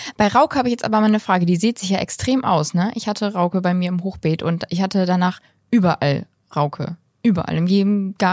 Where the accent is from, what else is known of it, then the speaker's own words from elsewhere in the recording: Bremen, Germany; ich komme aus Bremen-Nord.